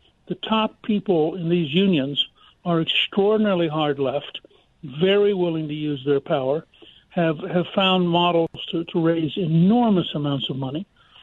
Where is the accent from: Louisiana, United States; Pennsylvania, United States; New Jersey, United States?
Pennsylvania, United States; Harrisburg; born there; I was born in Harrisburg, so I was fascinated with it.